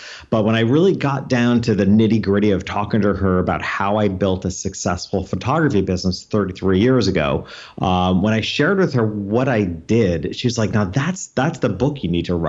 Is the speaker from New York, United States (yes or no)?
yes; New York, United States; I come back to my hometown in upstate New York, or what we consider upstate New York, about 2 hours north of New York City.